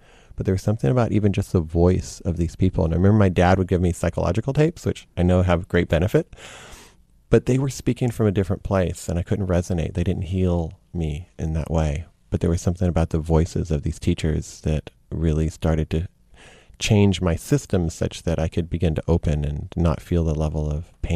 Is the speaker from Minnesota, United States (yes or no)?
no; Texas, United States; which is something I'd never heard growing up in Texas.